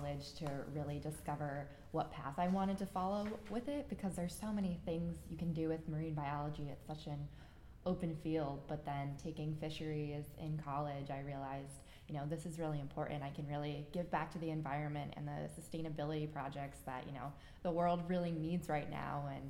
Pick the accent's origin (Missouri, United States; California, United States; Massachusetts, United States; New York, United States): Massachusetts, United States; Fitchburg; born there; I was born in Fitchburg, Massachusetts in 1994.